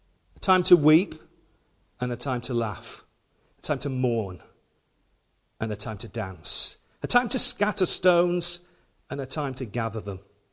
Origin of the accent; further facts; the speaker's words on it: Rochdale, North West England, United Kingdom; I always remember when we were in up north in my hometown of Rochdale